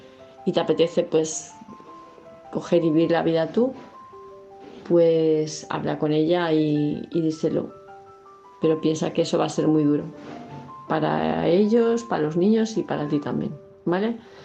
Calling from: Palma de Mallorca, Balearic Islands, Spain; de Palma de Mallorca

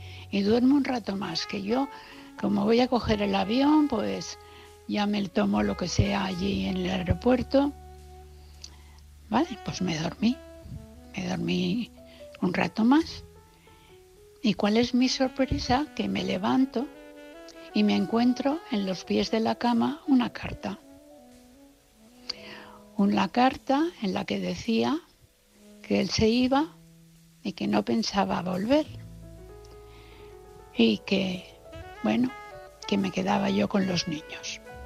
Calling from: Valencia, Valencian Community, Spain; de Valencia.

